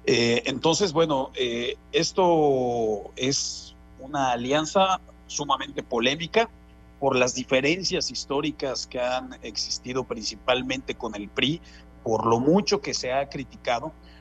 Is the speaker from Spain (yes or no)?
no; Mexico; como mexicanos tenemos que trabajar unidos para salir adelante